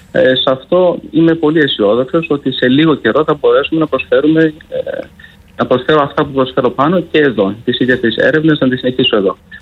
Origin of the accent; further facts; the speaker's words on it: Greece; also born or lived in Germany; θα μπορούσα να παρέχω τις ίδιες υπηρεσίες που παρέχω και στην Γερμανία και στον τόπο μου. Και πιστεύω ότι η Ελλάδα τα τελευταία χρόνια έχει κάνει εξαιρετική πρόοδο.